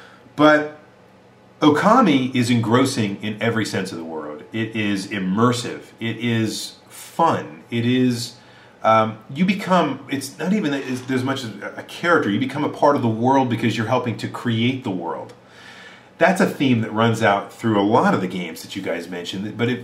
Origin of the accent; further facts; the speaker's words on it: United States; but as an American, it's difficult for me to kind of really identify with some of the characters out there